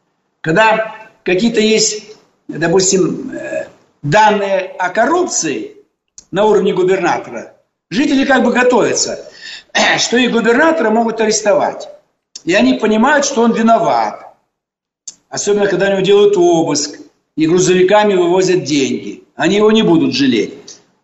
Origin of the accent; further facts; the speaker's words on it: Almaty, Kazakhstan; born there; also born or lived in Bishkek, Kyrgyzstan; Бишкек – это мои родные края. У меня там еще родственники живут. Сам я родился в Алмате. В Дюшанбе были родственники.